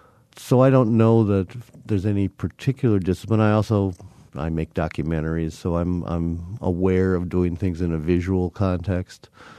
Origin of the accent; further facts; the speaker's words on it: Wisconsin, United States; I did. I grew up in Waukesha County. I did a lot of things. I played golf on the public links of Milwaukee. I would go skiing. I'd go out to the Dells. I enjoyed growing up in Wisconsin.